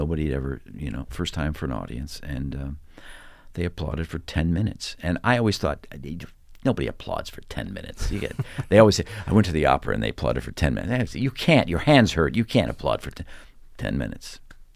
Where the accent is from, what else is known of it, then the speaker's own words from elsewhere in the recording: DeKalb, Illinois, United States; I came from DeKalb, Illinois, which is a farm town 60 miles west of Chicago. A fabulous place to grow up, wonderful place. I'm an only child.